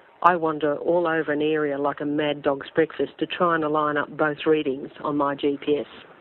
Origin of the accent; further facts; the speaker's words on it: South Australia, Australia; and I'm from South Australia.